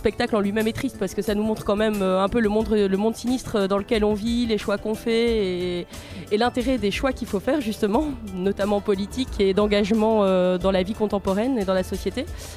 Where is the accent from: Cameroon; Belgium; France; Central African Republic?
Belgium; Tournai, Wallonia; je viens de Tournai.